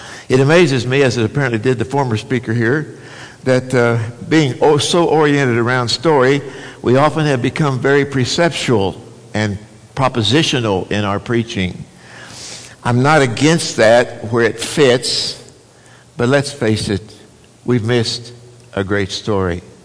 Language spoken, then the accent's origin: English; Oklahoma, United States; It's awfully good to be here. I'm from Oklahoma, and I know you know that, and I rejoice at every opportunity to come back here.